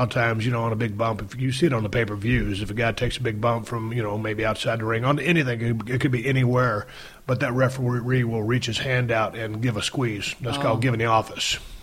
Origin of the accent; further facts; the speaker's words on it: Texas, United States; growing up in South Texas, working with my dad, hauling hay in the hay fields, working on the side of the roads with the highway department, you know, just South Texas stuff